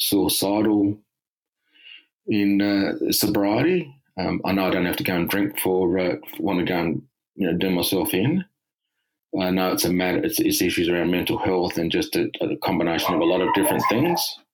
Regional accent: Mount Gambier, South Australia, Australia; born there; I live in Adelaide. I was born in Mount Gambier, South Australia.

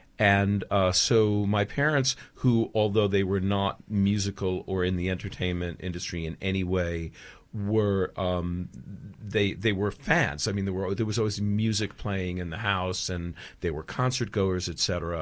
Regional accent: Roslyn Heights, New York, United States; I am a Long Island Jewish boy and grew up basically in a town. Literally, I grew up in a development of Roslyn Heights, which was called South Park.

